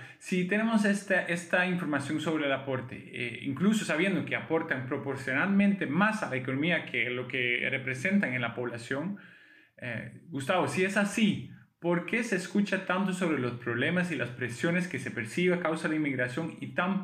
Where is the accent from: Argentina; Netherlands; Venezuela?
Netherlands; now in Costa Rica; soy de Holanda, un país que recibe muchas personas inmigrantes, pero yo desde hace 14 años vivo en Costa Rica.